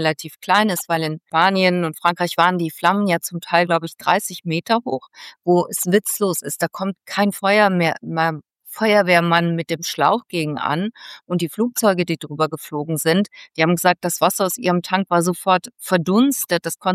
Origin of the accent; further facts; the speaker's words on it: Mönchengladbach, North Rhine-Westphalia, Germany; born there; Heinsberg, was in der Nähe von meiner Geburtsstadt Mönchengladbach ist.